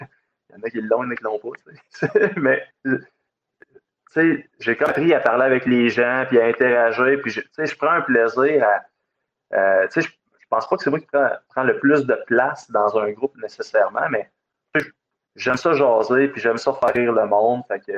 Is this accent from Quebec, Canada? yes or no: no; Elliott Lake, Ontario, Canada; ben moi, je suis né dans le nord, donc, ben, je suis né à Elliott Lake, en Ontario, mon père, c'était un mineur.